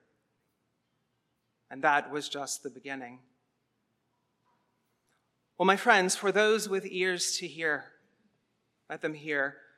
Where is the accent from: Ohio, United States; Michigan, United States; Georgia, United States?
Georgia, United States; Atlanta; I was from Atlanta, that I had grown up in Georgia.